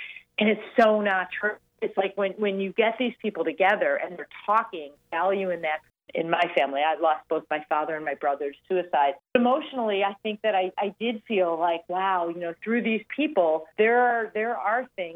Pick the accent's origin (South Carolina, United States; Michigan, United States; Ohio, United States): Michigan, United States; Detroit; I'm from Detroit, so we've been back to Detroit a couple of times.